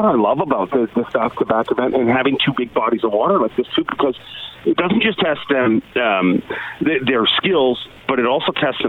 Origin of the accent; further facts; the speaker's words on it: Canada; you hope, you know, as a Canadian